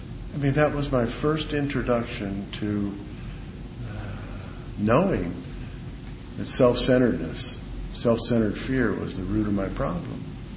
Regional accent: Hawaii, United States; So my growing up in Hawaii was very moving.

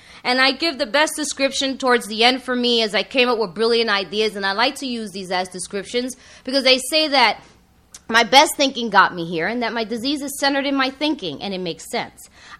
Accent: New York, United States; now in Los Angeles, United States

